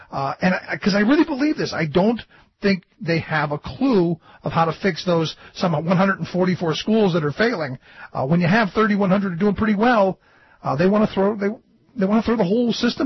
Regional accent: Cleveland, Ohio, United States; I grew up in my school years were the 70s. I grew up in Cleveland, and in Cleveland we had busing, which was a really bad idea.

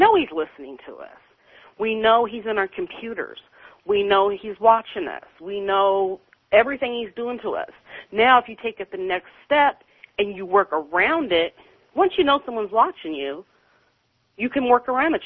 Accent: Washington, United States; And I'm from Washington, but people in New York should be mad that Maria Cantwell.

